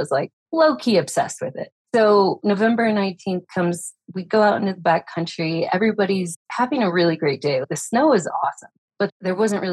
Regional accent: Farmington, New Mexico, United States; born there; My dad was born and raised in Arkansas, but I was born in New Mexico, a little town called Farmington in the northwest corner.

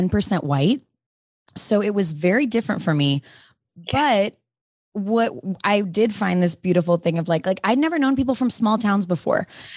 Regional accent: Chicago, Illinois, United States; I went to college in Missouri, but I'm from Chicago. So no, pageants was like not a thing where I was from.

